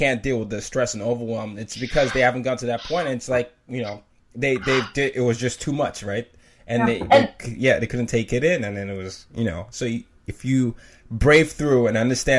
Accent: Nigeria; because I'm a Nigerian, right? And my, you know, a lot of times no one knows that I am Nigerian.

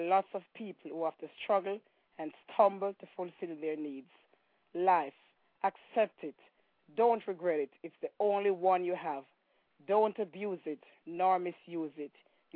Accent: Saint Mary Parish, Jamaica; also born or lived in Kingston; I was born in Kingston, Jamaica, of course, and I grew up in St. Mary.

